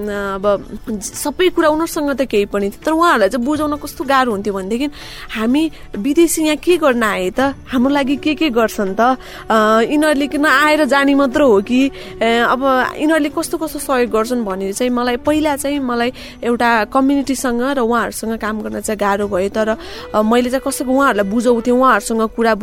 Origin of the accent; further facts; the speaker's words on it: Lele, Bagmati, Nepal; म ललितपुरको लेले भन्ने ठाउँमा म जन्मिएँ र मेरो हुर्काई पनि त्यहीँ भयो मेरो परिवार मेरो आफन्तजनक मेरो सबैजना त्यहीँ नै हुनुहुन्छ